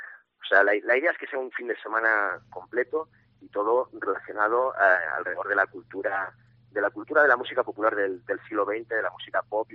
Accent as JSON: {"language": "Spanish", "town": "Vega de Espinareda", "region": "Castile and León", "country": "Spain", "tie": "born or raised there", "lives_now": "Madrid, Spain", "said": "yo soy de Vega, soy oriundo de aquí, de la localidad. Lo que pasa es que, bueno, llevo ya casi 20 años en Madrid con una tienda en la zona de Malasaña que se llama Chopper Monster."}